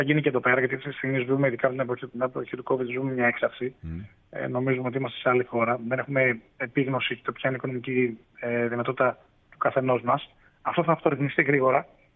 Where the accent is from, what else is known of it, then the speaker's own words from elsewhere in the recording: Thessaloniki, Central Macedonia, Greece; τουλάχιστον στην πόλη μου, τη Θεσσαλονίκη